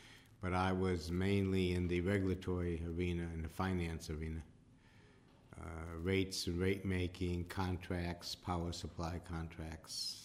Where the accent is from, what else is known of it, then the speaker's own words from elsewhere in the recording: Oak Park, Illinois, United States; Well, I was born in Oak Park, Illinois. Lived there until after we were married, went to school there